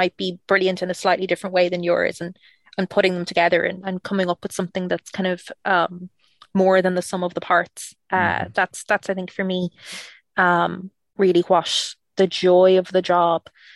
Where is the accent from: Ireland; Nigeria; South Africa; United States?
Ireland; obviously, you know, I'm Irish and Sean is English.